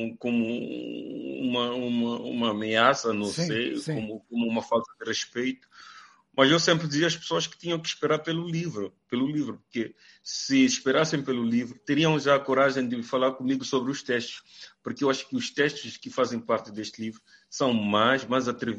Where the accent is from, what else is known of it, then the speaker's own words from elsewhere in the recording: Mozambique; a minha trajetória enquanto moçambicano e enquanto criador também